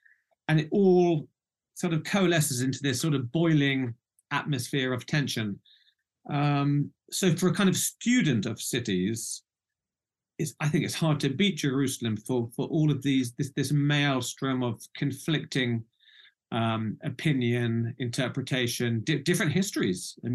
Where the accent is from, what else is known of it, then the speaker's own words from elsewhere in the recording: United Kingdom; I'm British, I come from the UK